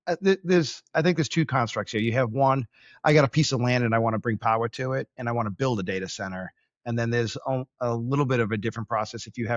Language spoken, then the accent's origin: English; Boston, Massachusetts, United States; accent: Boston; I'm from Boston, so I'm going to drop some R's and I apologize to the listeners.